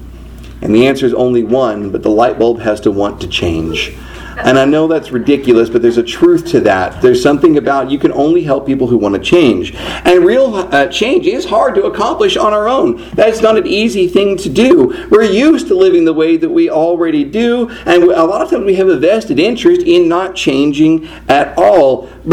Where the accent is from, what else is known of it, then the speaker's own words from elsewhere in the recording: Houston, Texas, United States; now in Washington, United States; I am from Houston originally, and so living in D.C. took some getting used